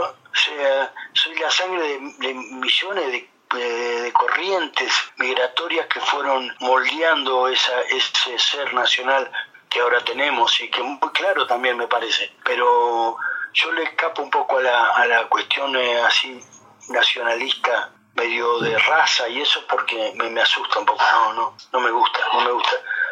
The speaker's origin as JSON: {"language": "Spanish", "region": "Entre Ríos", "country": "Argentina", "tie": "born there", "said": "Yo nací, por ejemplo, en Entre Ríos"}